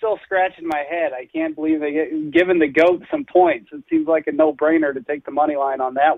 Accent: Nebraska, United States; I grew up in Nebraska, so we used to make the short trip down there to games all the time.

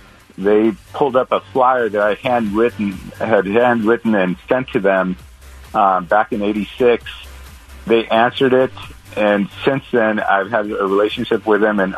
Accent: Cuba; I'm originally from Cuba, and I don't take anything for granted in this country.

